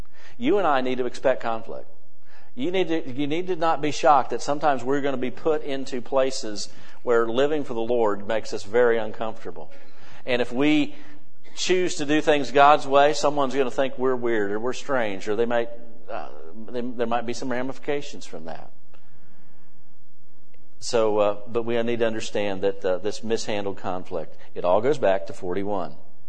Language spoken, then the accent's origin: English; West Virginia, United States; I grew up here in West Virginia, but I grew up pretty much in the Ohio Valley, that area of our state.